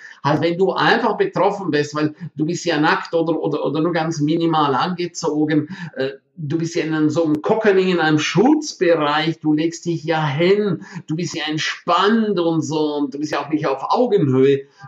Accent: St. Moritz, Graubünden, Switzerland; im Winter Autofahren in meiner Heimat St. Moritz

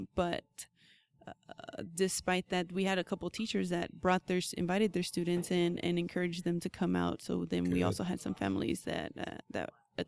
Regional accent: California, United States; also born or lived in Mexico; now in Oklahoma, United States; So I was born in Mexico. Mm-hmm. I came to the U.S. or crawled under the fence into the U.S. when I was two, and we moved to California. Mm-hmm. So I was out there for most of my childhood

